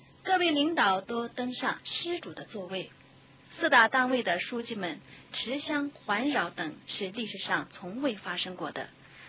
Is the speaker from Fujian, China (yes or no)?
no; Tibet, China; 从我们西藏人而言必须尊重汉族同志